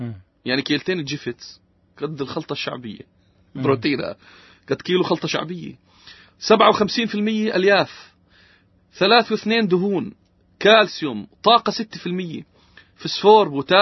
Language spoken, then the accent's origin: Arabic; Nablus, West Bank, Palestine; اللي هو البليل بيسموه عندنا بنابلس